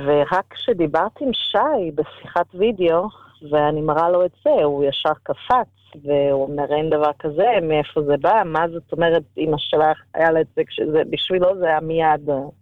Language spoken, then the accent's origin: Hebrew; Porto, Porto District, Portugal; ואני ואמא וסבתא שגדלנו בעיר בפורטו